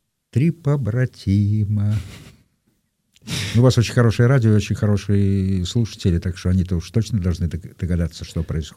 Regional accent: Saint Petersburg, Russia; born there; я родился в Ленинграде

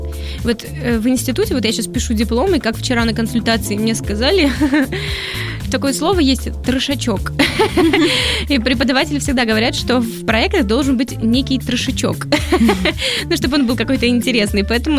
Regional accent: Severodvinsk, Arkhangelsk Oblast, Russia; я приехала из города Северодвинска, да, кстати, там был привет. Это мой родной город, под Архангельском, замечательный город на море.

